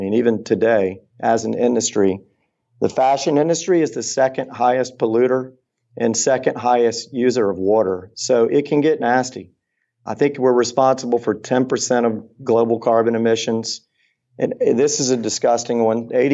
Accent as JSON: {"language": "English", "town": "Augusta", "region": "Georgia", "country": "United States", "tie": "born or raised there", "said": "Well, I grew up in Augusta, Georgia, and I probably didn't see it coming, but I should have."}